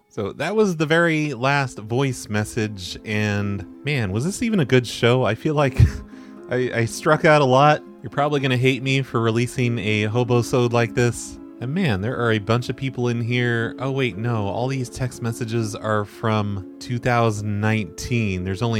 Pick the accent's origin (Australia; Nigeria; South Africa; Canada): Canada; now in United States; Sir, I'm Canadian. I pronounce things a little bit differently. Eh?